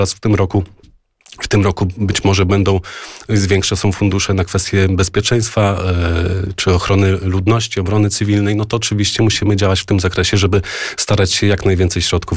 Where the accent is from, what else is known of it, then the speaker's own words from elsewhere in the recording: Łyse, Masovian Voivodeship, Poland; Ja mieszkam w miejscowości Łyse. W Łysych mieszkam od lat 18 lat mieszkam w Łysych, natomiast w gminie Łysy mieszkam od zawsze. Urodziłem się tutaj, wychowałem się tutaj i Niedziela Palmowa jest od zawsze w mojej pamięci, czyli od 43 lat.